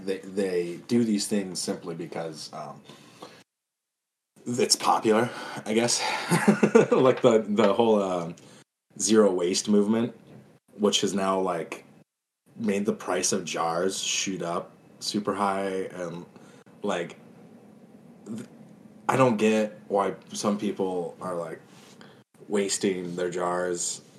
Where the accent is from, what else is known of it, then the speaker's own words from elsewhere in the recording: South Dakota, United States; I am Ogala Lakota from Pine Ridge Indian Reservation.